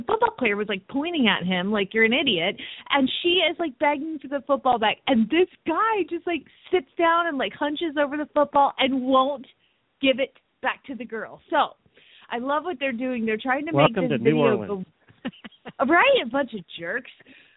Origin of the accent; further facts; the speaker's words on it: Phoenix, Arizona, United States; from Phoenix, Arizona